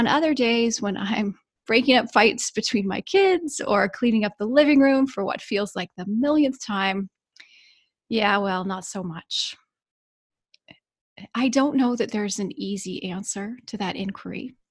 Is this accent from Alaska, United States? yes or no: no; Georgia, United States; I'm a fellow Southerner. I grew up in Georgia, so I can, yeah. And that's all my family's from the South as well.